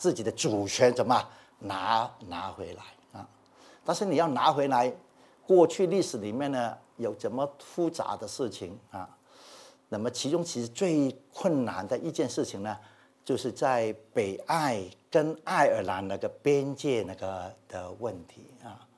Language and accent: Chinese; Hong Kong; 为我们的故乡，为我们的同胞呢，来到去进食，在神面前祷告啊！刚才连雪弟兄也提到，我们最近香港出现大事啊